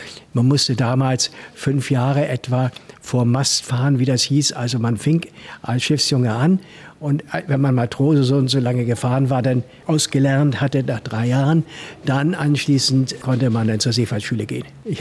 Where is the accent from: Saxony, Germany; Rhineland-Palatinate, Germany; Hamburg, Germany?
Hamburg, Germany; Ich bin in Winterhude aufgewachsen, habe mich zwar schon als Junge mit meinem Roller mal auf den Weg gemacht.